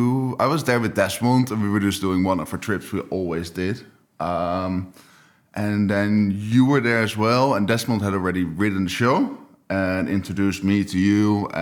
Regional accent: Netherlands; English is a second language; I'm not officially from Amsterdam. I grew up in the middle of the country, where it's like a nice nature, like a quiet town, nice to grow up but not so much to do, and we always ride bikes there.

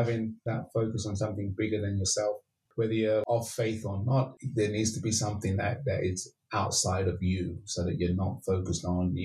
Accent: England, United Kingdom; it's almost frowned upon for me to speak that way, even in Jamaican company, because I was born and raised in England.

